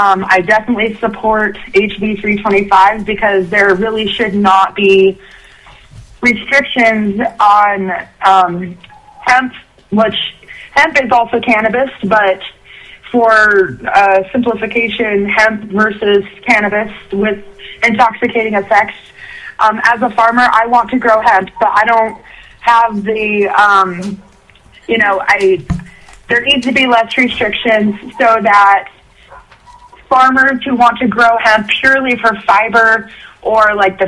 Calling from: Sterling, United States; I'm calling from Sterling, and I am a farmer. I also have a biology degree.

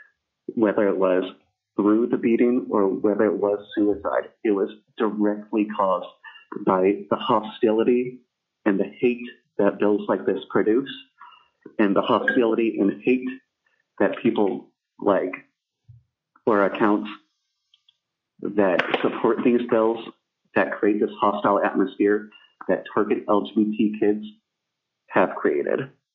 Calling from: Juneau, Alaska, United States; I'm calling from Juneau representing myself.

